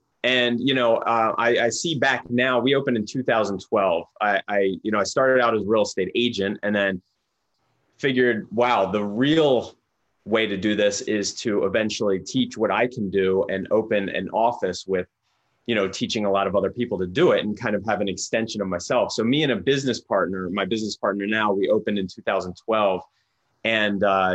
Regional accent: Pottstown, Pennsylvania, United States; born or raised there

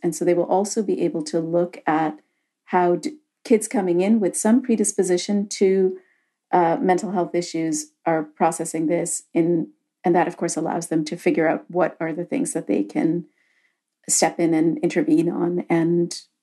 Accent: India; it reminds me of my own childhood growing up in India in neighborhoods that didn't have a lot of cars in them.

